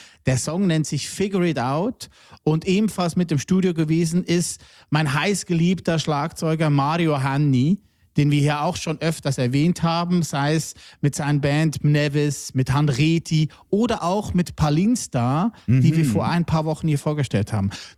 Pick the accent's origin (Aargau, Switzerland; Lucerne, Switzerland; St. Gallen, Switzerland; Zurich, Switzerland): Lucerne, Switzerland; Hitzkirch; Ja, also eigentlich bin ich aus Hitzkirch, aber mein Vater, rest in peace, der kam aus Willisau.